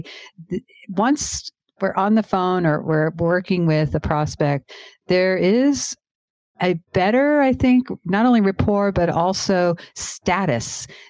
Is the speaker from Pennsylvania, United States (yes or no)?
no; Iowa, United States; there are pockets and communities within the United States where, like, I'm from Iowa.